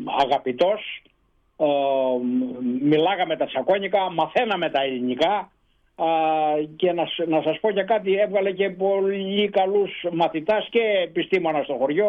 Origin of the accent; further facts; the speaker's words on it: Tyros, Peloponnese, Greece; first language Tsakonian; Greek is a second language; also born or lived in United States; Εγώ είμαι από τον Τυρό της Κινουρίας, γέννημα Θρέμα, γεννήθηκα εδώ. Η μητρική μου γλώσσα είναι τα τσακώνικα.